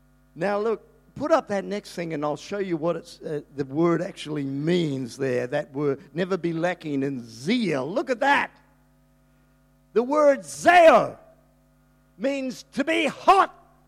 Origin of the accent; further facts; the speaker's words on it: Wellington, New Zealand; back in the day when I was one of seven kids growing up in Wellington in New Zealand, freezing cold place. So nine people in our family.